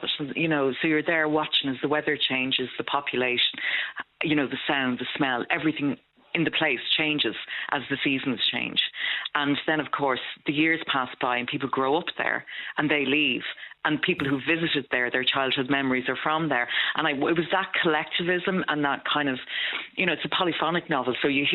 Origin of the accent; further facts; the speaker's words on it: Waterford, Munster, Ireland; I was born in Waterford, so we left Waterford when I was 8. I was born in Waterford City. So my early childhood memories are of going out to Tramore.